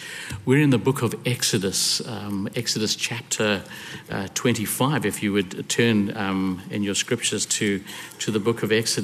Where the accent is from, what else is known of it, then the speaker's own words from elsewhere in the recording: Zimbabwe; also born or lived in Kitwe, Zambia; now in Cape Town, South Africa; born in Zambia, of all places, when it was Northern Rhodesia, a place called Kitwe. And I grew up in Zimbabwe, which was then known as Rhodesia.